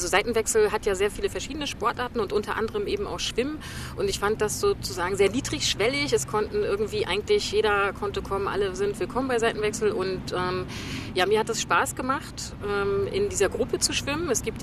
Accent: Rostock, Mecklenburg-Vorpommern, Germany; Ich komme aus Rostock und bin schon eigentlich als Kind, war ich da immer in der Ostsee

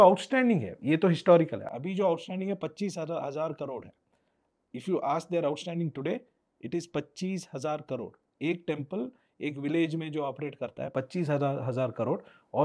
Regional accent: Karnataka, India; मैं कोस्टल कर्नाटका से आता हूं

